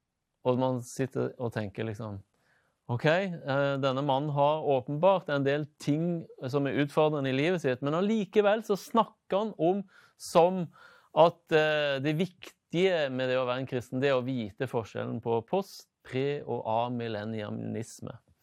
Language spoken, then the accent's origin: Norwegian; Stavanger, Rogaland, Norway; born there; Jeg er født i Stavanger